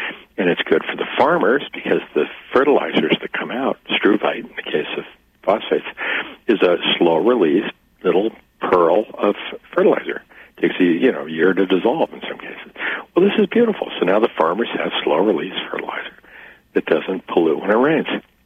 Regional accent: Japan; growing up in the Orient as a baby

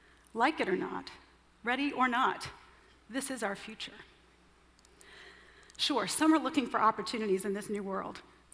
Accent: New Orleans, Louisiana, United States; Skyline of my hometown, New Orleans. It was a great place to grow up

